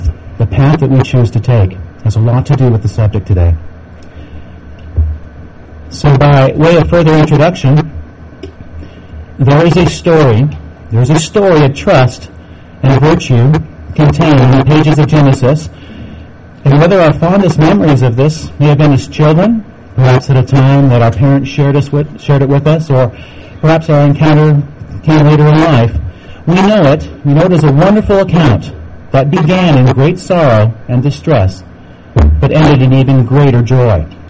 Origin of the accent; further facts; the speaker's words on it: Denver, Colorado, United States; also born or lived in Seattle; As was mentioned, we come from the Denver area, and actually, as circumstances would have it, all of this nice, gray, cloudy weather here reminds us of our home in Seattle from many years ago